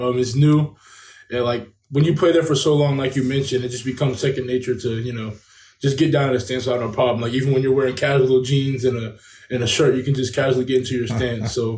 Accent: Kentucky, United States; I was actually fortunate to be back here in my hometown in Kentucky with my trainer from high school

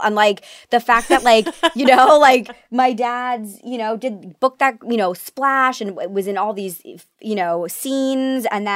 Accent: New York, United States; So, you know, growing up in New York, you have so many cool opportunities.

